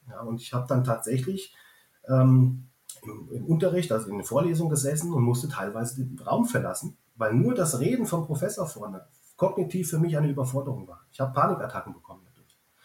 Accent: Marburg, Hesse, Germany; bei uns im schönen Hessen, da komme ich ja her, aus Marburg an der Lahn ursprünglich

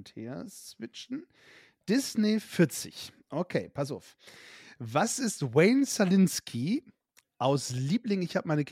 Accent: Bremen, Germany; born there; Ich bin im Bundesstaat, hätte ich fast gesagt, im Bundesland Bremen zur Welt gekommen

